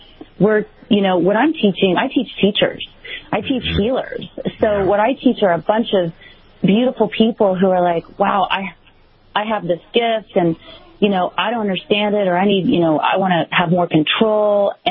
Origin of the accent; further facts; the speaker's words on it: Dallas, Texas, United States; I grew up in Dallas, Texas.